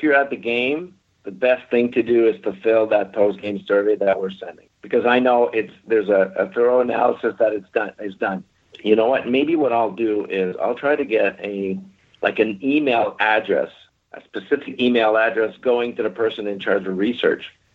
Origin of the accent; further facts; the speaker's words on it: Canada; But I'm Canadian, so you never know.